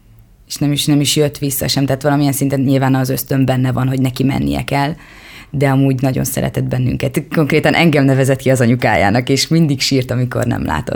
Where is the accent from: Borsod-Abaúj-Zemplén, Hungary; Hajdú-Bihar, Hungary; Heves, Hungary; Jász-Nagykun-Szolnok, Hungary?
Hajdú-Bihar, Hungary; Balmazújváros; konkrétan Balmazújvároson nőttem föl, de van nagyon sokan ismerik biztos a Keleti Főcsatornát, és ott rengeteg víkendház van. Na, mi azon a környéken laktunk, tehát rendesen családi házunk volt kint, és még mindig azóta is kint van.